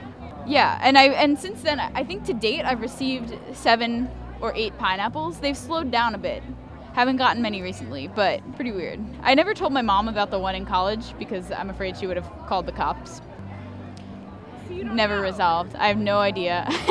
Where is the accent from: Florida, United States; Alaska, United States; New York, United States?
New York, United States; I'm from New York and in Massachusetts, and I don't know anyone else who goes to school in Boston.